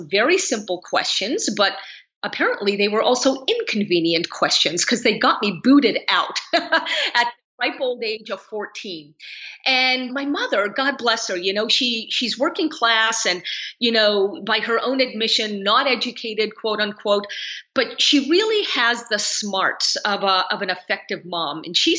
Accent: Vancouver, British Columbia, Canada; So we wound up as refugees in the only country that was willing to accept us at the time, and that was Canada. And I grew up on the West Coast in Vancouver

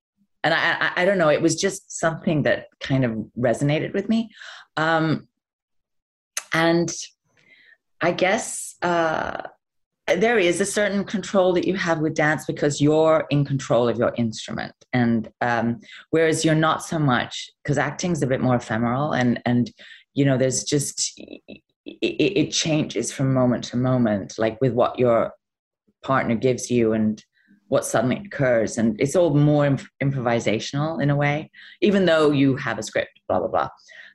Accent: England, United Kingdom; I'm English.

